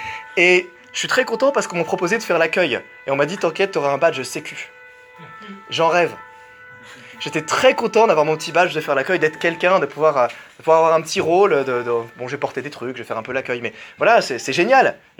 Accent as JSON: {"language": "French", "town": "Montreuil", "region": "Île-de-France", "country": "France", "said": "Moi, je viens de la ville de Montreuil."}